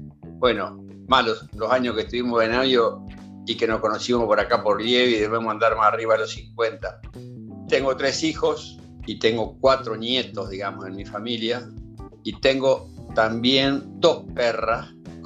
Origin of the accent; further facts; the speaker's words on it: San José, Entre Ríos, Argentina; also born or lived in Colón / Villa Elisa / Concepción del Uruguay; Yo arranqué, nací en San José, ¿no? Empecé mi secundario en Colón, después lo seguí por Villa Elisa y terminé en Concepción del Uruguay. Ya ahí, cuando fui a Concepción del Uruguay, tendría 15 años.